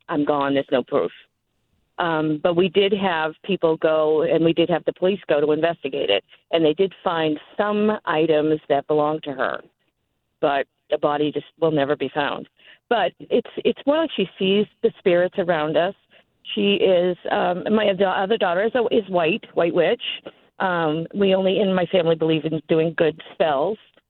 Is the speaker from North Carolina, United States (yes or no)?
no; Salem, Massachusetts, United States; And we're from the Salem-Danvers area.